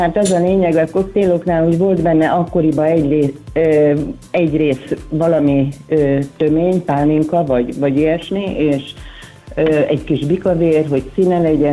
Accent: Eger, Heves, Hungary; mert egyébként én egri vagyok, meg Egerben dolgoztam.

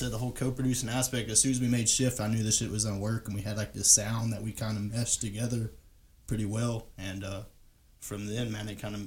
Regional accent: Gulf Shores, Alabama, United States; moved away; that's kind of what I was known for around my hometown, Gulf Shores. Shout out 251. But when I came out here

